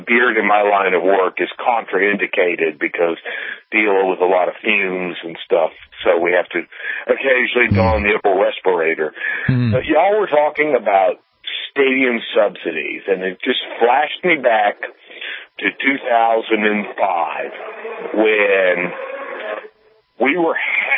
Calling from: Metairie, Louisiana, United States; Metairie, Louisiana, right outside of New Orleans.

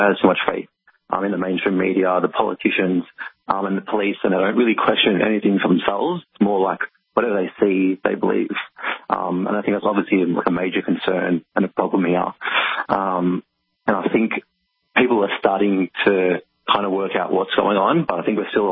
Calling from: Melbourne, Victoria, Australia; So I'm from Melbourne. I just thought you might want a Melbourne view on everything that's going on at the moment.

